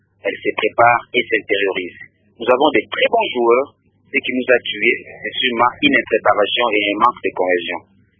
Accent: DR Congo; je suis d'abord pessimiste en tant que Congolais

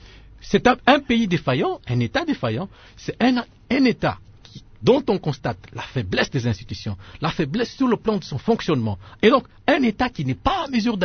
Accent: DR Congo; Mais moi, je suis Congolais

